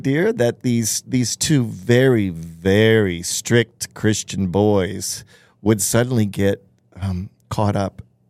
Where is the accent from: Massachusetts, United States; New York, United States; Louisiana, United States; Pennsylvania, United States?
Louisiana, United States; New Orleans; So there was this, I mean, that's what I grew up with in New Orleans. There was just this mishmash of extraordinary diversity that I've carried throughout my life.